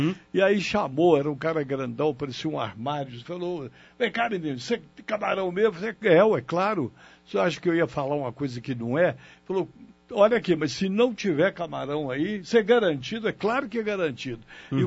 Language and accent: Portuguese; Minas Gerais, Brazil; Falo de Minas, do povo mineiro, dessa roça onde eu nasci, né? E onde eu me criei, da Minas Rural, que eu costumo dizer, né?